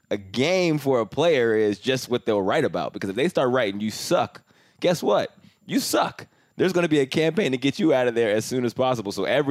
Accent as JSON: {"language": "English", "country": "Canada", "moved": "yes", "said": "I was a little older our first year we were together, but I came from Canada, so I was like 3 years older than him."}